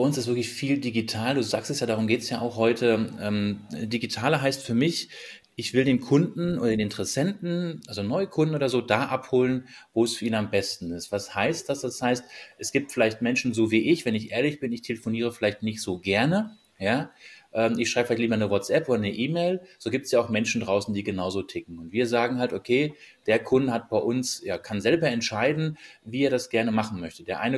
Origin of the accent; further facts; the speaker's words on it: Maintal, Hesse, Germany; bin 44 Jahre alt, verheiratet, drei Kinder, komme aus dem Raum Frankfurt, aus dem schönen Maintal, direkt am Main.